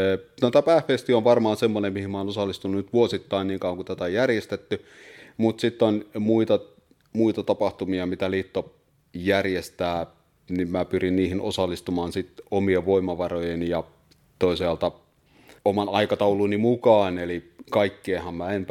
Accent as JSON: {"language": "Finnish", "town": "Raisio", "region": "Southwest Finland", "country": "Finland", "said": "Tulen Raisiosta, Varsinais-Suomesta, sieltä Turun vierestä."}